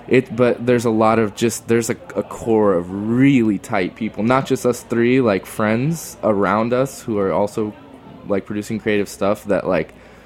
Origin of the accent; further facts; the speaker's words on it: Dallas, Texas, United States; I grew up like every kid listening to like indie rock and like a lot of, I'm from Dallas, so a lot of rap and a lot of things that I like really sought out.